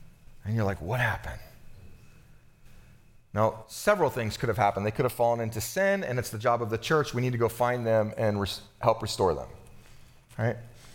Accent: California, United States; I remember being in I grew up in California, and it was a large church, and there's this thing called Sunday school.

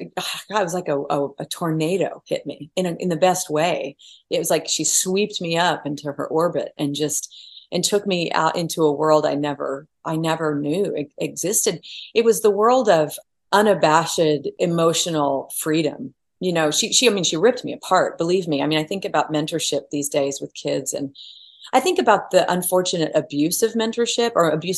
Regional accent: Oklahoma, United States; No, I grew up in Western Oklahoma. I didn't visit New York until I was 21 years old.

